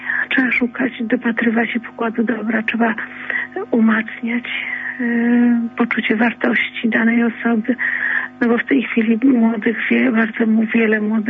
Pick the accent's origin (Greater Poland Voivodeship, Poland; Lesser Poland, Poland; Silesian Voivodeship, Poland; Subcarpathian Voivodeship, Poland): Lesser Poland, Poland; Wychowałam się właściwie w Beskidzie Nowosądeckim, w ubogiej rodzinie.